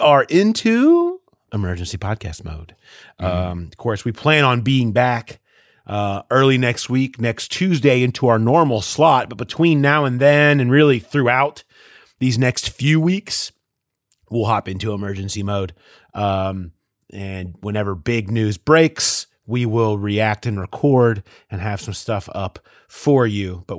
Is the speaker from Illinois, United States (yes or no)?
no; Cincinnati, Ohio, United States; And I'm like, hey, I'm from Cincinnati.